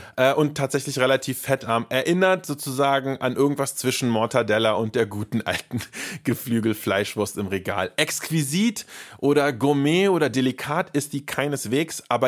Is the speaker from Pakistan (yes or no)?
no; Bern, Switzerland; Aber im Supermarkt habe ich das als Berner gesehen.